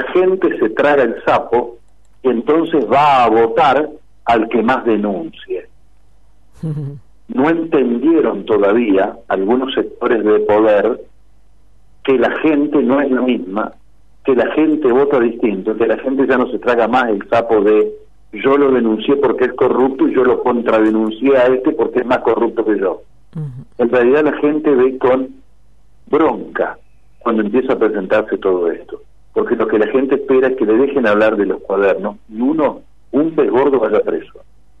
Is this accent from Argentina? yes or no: yes; Argentina; los únicos que pagamos el pato de todo esto somos el pueblo argentino